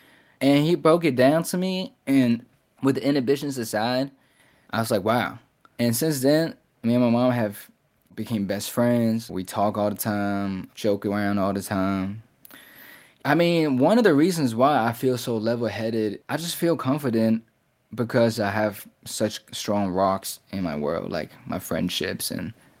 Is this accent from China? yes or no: yes; China; English is a second language; moved away; One time I just remember, because, you know, growing up in China, all you get is anti-Japanese sentiments, you know.